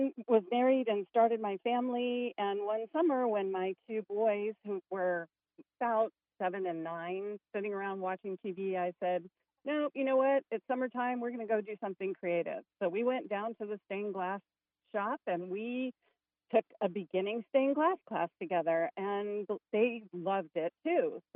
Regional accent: Thousand Oaks, California, United States; I grew up in the Thousand Oaks area.

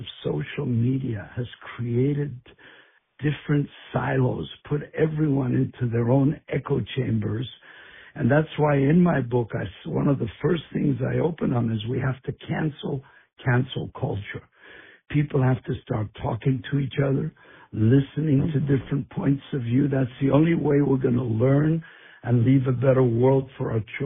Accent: Cyprus; also born or lived in Israel; I grew up in the Middle East. I was raised in Cyprus in the middle of a conflict between, A, the Greeks trying to get rid of the British, and the Greeks fighting the Turks

